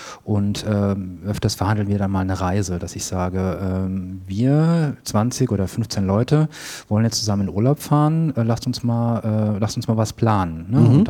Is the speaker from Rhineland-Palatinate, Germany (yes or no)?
no; Hesse, Germany; moved away as an adult; now in Hamburg, Germany; Ich bin 2010 nach Hamburg gezogen. Ich komme aus der Nähe von Frankfurt ursprünglich